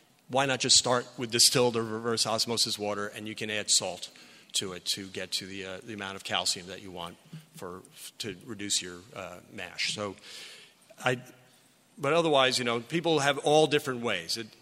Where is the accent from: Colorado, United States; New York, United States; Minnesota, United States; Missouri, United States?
New York, United States; I'm a New Yorker. We have very low calcium water, and we need to increase calcium in order to adjust our MASH pH.